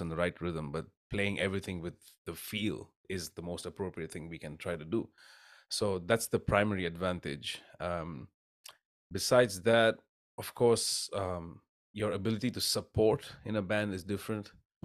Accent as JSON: {"language": "English", "country": "Bahrain", "tie": "born or raised there", "said": "so I grew up in Bahrain, which is a tiny little island country in the Middle East. So at the time, the population of the entire country was less than 500,000. So it's a very small place, right?"}